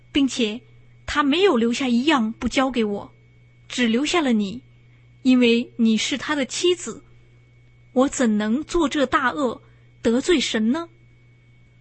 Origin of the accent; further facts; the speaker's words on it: China; 我们中国人有句古话，天网恢恢，疏而不失。